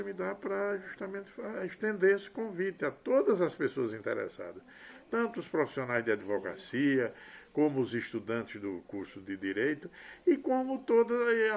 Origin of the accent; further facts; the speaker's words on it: Santana de Ipanema, Alagoas, Brazil; vai ser na minha terra, graças a uma sugestão que foi feita na Câmara pelo desembargador Horto Luiz, no sentido de, como uma espécie de homenagem à cidade de Santana de Ipanema.